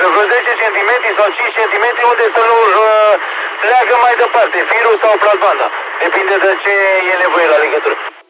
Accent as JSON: {"language": "Romanian", "town": "Pitești", "region": "Argeș", "country": "Romania", "said": "sunt de la Pitești."}